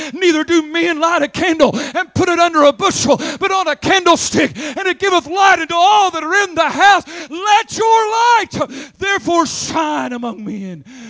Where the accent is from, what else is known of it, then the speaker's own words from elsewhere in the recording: United States; America may get so bad, we're kind of ashamed. I'm American. I'm from America.